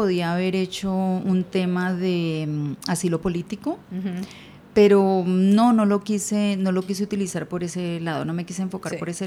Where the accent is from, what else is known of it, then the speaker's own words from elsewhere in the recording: Valle del Cauca, Colombia; moved away as an adult; also born or lived in Nariño; now in United States; yo soy de Nariño, Colombia, y como a la edad de un mes me vine a vivir para el Valle. Acá estuve viviendo muchos años y a nivel, más o menos a la edad de 45 años me fui a vivir para Estados Unidos.